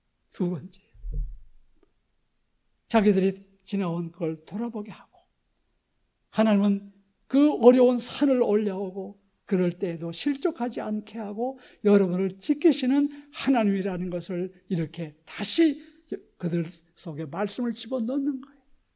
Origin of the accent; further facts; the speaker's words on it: North Korea; now in South Korea; 저희 경우는 이북에서 피난 왔어요.